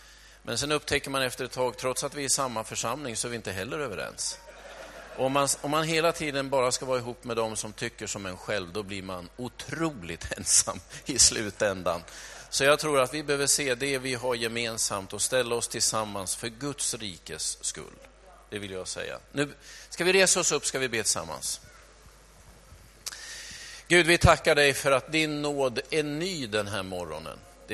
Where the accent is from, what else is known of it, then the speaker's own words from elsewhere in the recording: Stockholm, Stockholm County, Sweden; Ni har ju fattat att jag är stockholmare